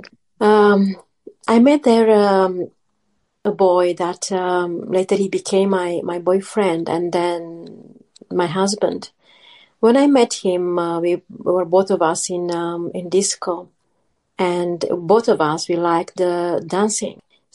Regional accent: Romania; English is a second language; moved away as an adult; now in England; I grew up in an Orthodox family in Romania. I'm originally from Romania, and in 2007, I moved in England with my four children.

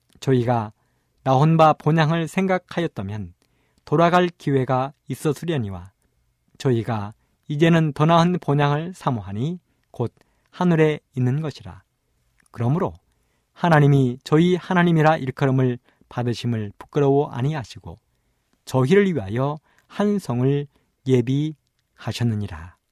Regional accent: Imsil, North Jeolla, South Korea; 말씀을 전하는 저의 고향은 전라북도 임실입니다. 산골입니다.

